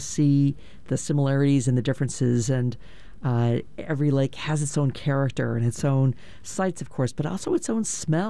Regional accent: Eugene, Oregon, United States; I grew up in Eugene and would come out to Honeyman State Park to go camping with my family all the time.

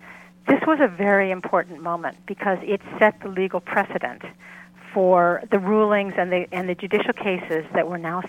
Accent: United States; And I thought, as an American citizen, this was an important story to tell for the world

